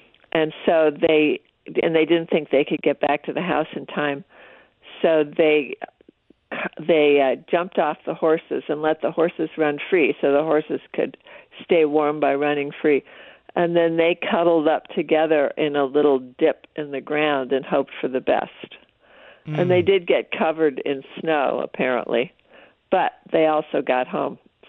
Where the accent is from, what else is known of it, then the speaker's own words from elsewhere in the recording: Webster Groves, Missouri, United States; the first time I remember being on a horse was when I grew up in Webster Groves, Missouri